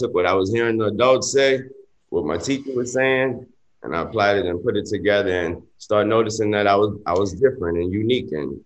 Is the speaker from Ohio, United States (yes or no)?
no; New Orleans, Louisiana, United States; I grew up in New Orleans. I grew up in New Orleans.